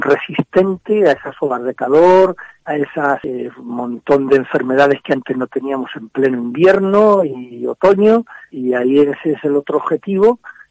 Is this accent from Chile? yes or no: no; Spain; en España llevamos ya años. ¿Por qué? Pues porque estamos aquí, somos el sur de Europa y estamos aquí ya sufriéndolo hace años.